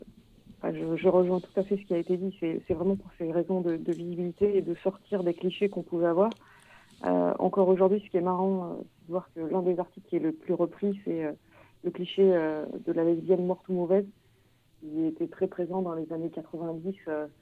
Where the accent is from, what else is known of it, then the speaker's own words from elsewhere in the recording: Auvergne-Rhône-Alpes, France; C'est vrai que moi, à la base, je viens d'Auvergne.